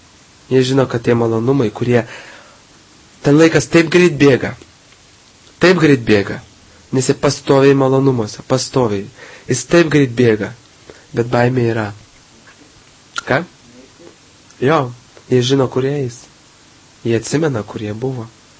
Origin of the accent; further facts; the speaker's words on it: Kaunas, Kaunas County, Lithuania; born there; Ne, mes gimėm Kaune.